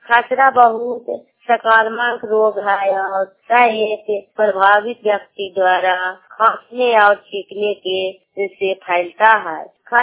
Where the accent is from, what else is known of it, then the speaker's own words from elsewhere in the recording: Sherpur, Bihar, India; मैं शेरपुर की रहने वाली हूँ, सीएम की काम करती हूँ और हरनौत नालंदा जिला को रहने वाली हूँ।